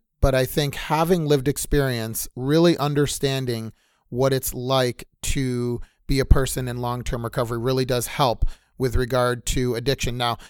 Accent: Buffalo, New York, United States; now in Atlanta, United States; I actually am born and raised in Buffalo, New York, and moved down after getting much of my education in New York, moved down to Atlanta, Georgia

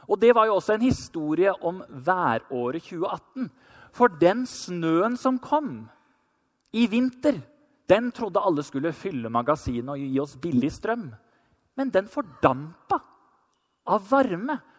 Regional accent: Telemark, Norway; I Telemark, der jeg er fra, der var jeg 2 uker i juli

